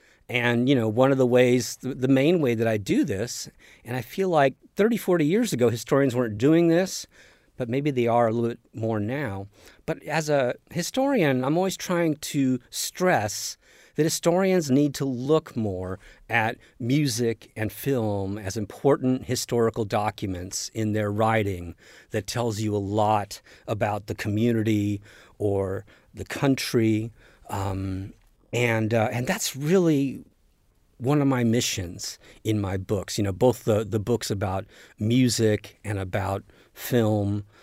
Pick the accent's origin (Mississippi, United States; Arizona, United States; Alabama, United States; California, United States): California, United States; Monterey Park; But I grew up in East L.A., Monterey Park, actually.